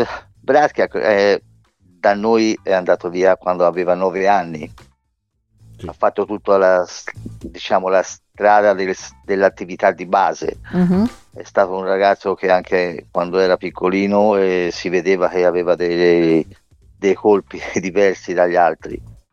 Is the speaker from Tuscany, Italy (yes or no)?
yes; Sesto Fiorentino, Tuscany, Italy; anche perché è un ragazzo di Sesto e io sono di Sesto, quindi.